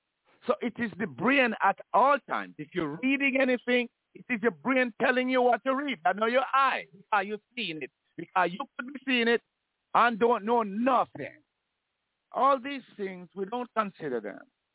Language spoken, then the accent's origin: English; Jamaica; I am Jamaican. Everybody in, I know about, hear about in Jamaica, believe in the God of the Bible.